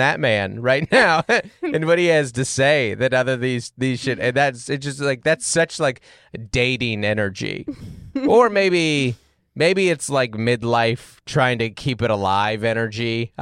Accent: Federal Way, Washington, United States; I'm from Federal Way, Washington. I know run down cities.

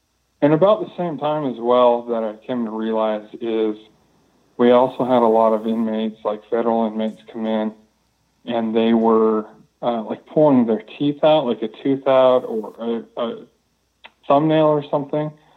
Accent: Utah, United States; I'm from Northern Utah.

